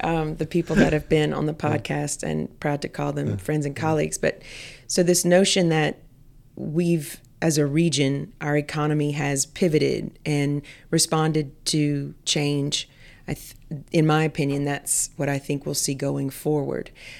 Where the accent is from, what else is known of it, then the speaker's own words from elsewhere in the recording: Cameron, Louisiana, United States; When I grew up in Cameron, there were multiple pharmacies, for example.